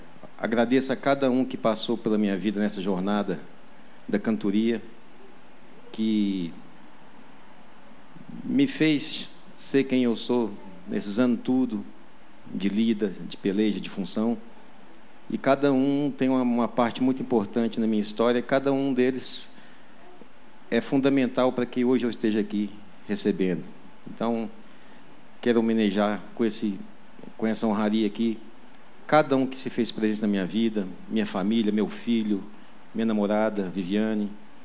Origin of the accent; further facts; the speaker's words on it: Patos de Minas, Minas Gerais, Brazil; moved away as an adult; now in Araguari, Brazil; Eu que estou em Araguari há 15 anos, é a segunda vez que eu moro aqui. Eu sou de Patos de Minas, saí de lá há 25 anos